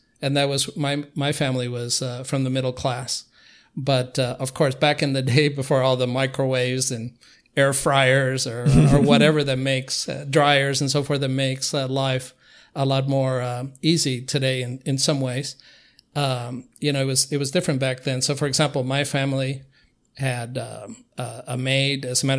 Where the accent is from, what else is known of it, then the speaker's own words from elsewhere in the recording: Cuba; No, I mean, Cuba before Castro was very different than the Cuba of today.